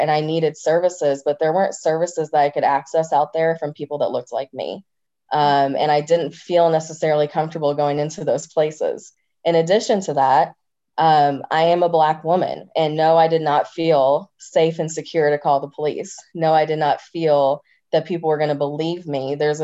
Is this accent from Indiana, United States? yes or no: yes; Indiana, United States; I grew up in a household with two lesbian moms, and I grew up in Southern Indiana, a rural community.